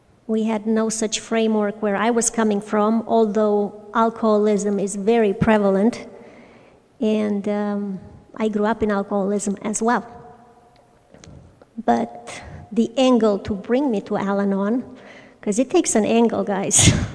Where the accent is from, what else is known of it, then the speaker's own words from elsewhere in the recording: Romania; moved away as an adult; now in United States; I'm originally from Romania. I was born and raised, born and raised in a village, went to college in a city, and came to America after that with a Peace Corps volunteer that is from Birmingham, Alabama